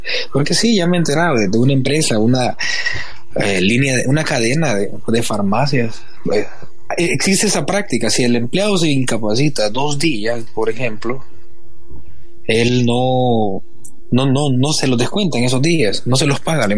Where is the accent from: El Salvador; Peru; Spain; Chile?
El Salvador; Somos salvadoreños, mis hermanos, brothers.